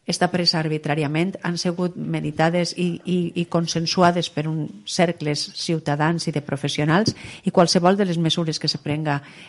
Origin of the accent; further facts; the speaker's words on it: Valencian Community, Spain; jo sóc valenciana, no podria estar en ningú altre lloc que en els valencians i les valencianes.